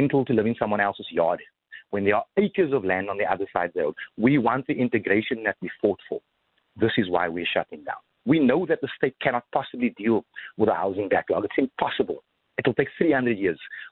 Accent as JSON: {"language": "English", "town": "Cape Town", "region": "Western Cape", "country": "South Africa", "said": "You know where we come from? We come from Constantia, and we come from Deep River, and we come from Rondebosch, and we come from Cape Town"}